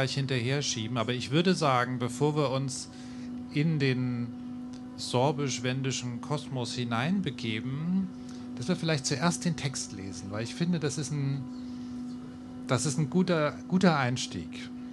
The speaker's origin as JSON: {"language": "German", "town": "Dresden", "region": "Saxony", "country": "Germany", "tie": "born there", "lives_now": "Berlin, Germany", "said": "denn ich bin in Dresden geboren und wohne in Berlin und musste dann jede Woche nach Cottbus pendeln."}